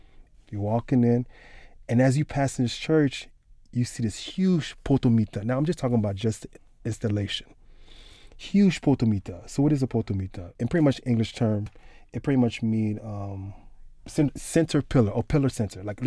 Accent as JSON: {"language": "English", "town": "Miami", "region": "Florida", "country": "United States", "said": "I'm looking into Little Haiti, because I'm from Little Haiti."}